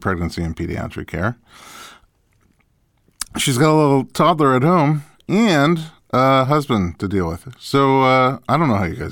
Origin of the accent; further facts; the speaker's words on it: New York, United States; because I grew up in New York, which also gets snow and ice, not as much, nearly as much.